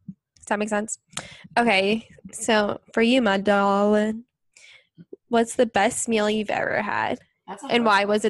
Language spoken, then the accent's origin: English; Matawan, New Jersey, United States; now in Hoboken, United States; I feel like I would say like I'm from Mattawan. I feel like that's semi home. And then like, but I live in Hoboken. I feel like Hoboken's my home now.